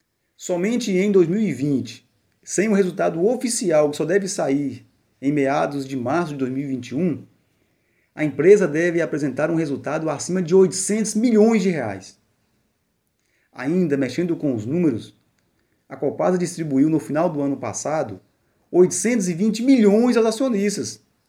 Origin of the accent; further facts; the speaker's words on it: Salinas, Minas Gerais, Brazil; a exemplo da região do Vale do Jequitinhonha, norte de Minas, de onde eu sou da cidade de Salinas, então é uma região muito carente.